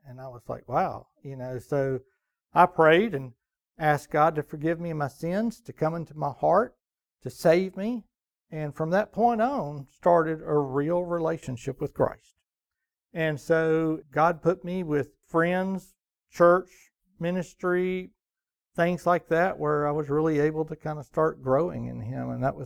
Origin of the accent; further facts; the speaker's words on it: Memphis, Tennessee, United States; I grew up in Memphis, like I said. We went to a small Baptist church for, you know, probably about the first 12 years of my life and all that. Church doesn't exist anymore, but we grew up in Parkway Village